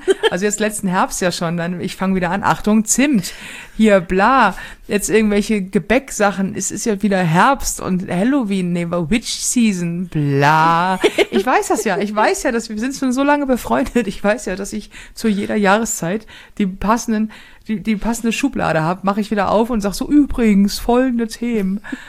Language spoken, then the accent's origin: German; Hamburg, Germany; und das sage ich als Hamburger nur sehr ungerne